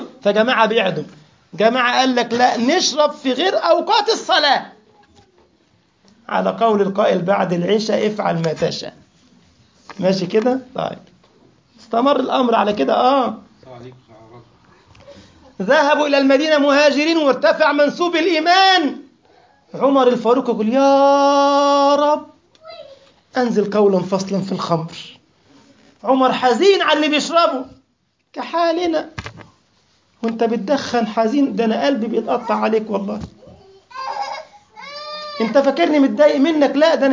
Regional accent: Egypt; ده عامل زي القرموط عندنا في مصر

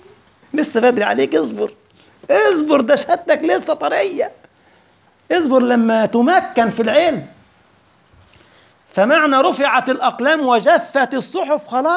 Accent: Egypt; عشان كده كان الناس البسطاء عندنا في مصر كان يقولوا كده جملة جميلة قوي

